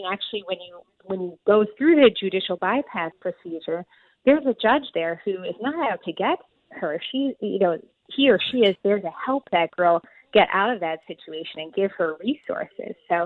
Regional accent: Wisconsin, United States; I'm from Wisconsin. So when I came to Illinois, I was shocked at how things are done here.

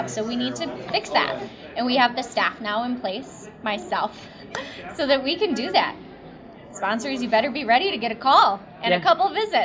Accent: Delavan, Wisconsin, United States; I was born and bred in Delavan, Darien.

